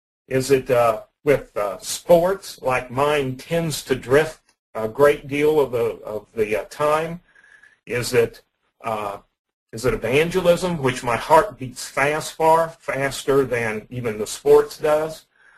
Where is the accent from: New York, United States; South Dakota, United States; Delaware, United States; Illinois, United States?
Illinois, United States; I grew up in the state of Illinois. Even though I live in Texas now, and the people think that I'm a Texan, I am not a Texan. I am an Illinois dude